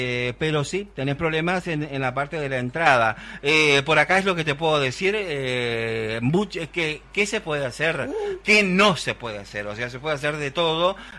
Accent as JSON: {"language": "Spanish", "region": "Salto", "country": "Uruguay", "said": "pero soy salteño, pero digo, la gente de Salto es envidiosa"}